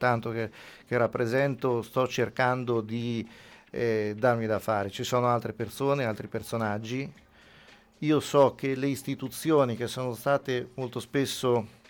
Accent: Ancona, Marche, Italy; Sono preoccupato da anconetano

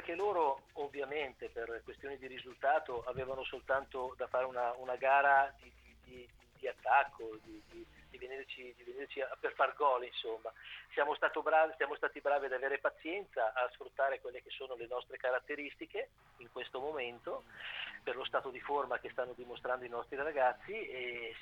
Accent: Milan, Lombardy, Italy; Io sono milanese, sì.

